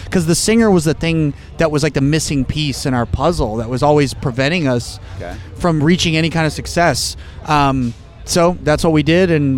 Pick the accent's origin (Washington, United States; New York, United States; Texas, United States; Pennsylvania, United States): Texas, United States; San Antonio; Oh, San Antonio Spurs.